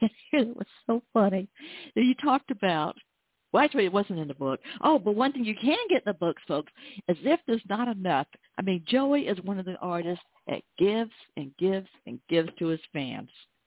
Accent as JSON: {"language": "English", "region": "the South", "country": "United States", "said": "this was is hilarious because I'm a Southerner"}